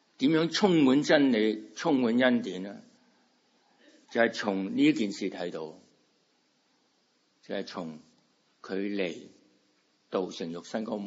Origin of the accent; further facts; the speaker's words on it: China; 好像你相信有个孙中山先生，我们中国人，你相信有个孙中山先生，跟你的生活没什么影响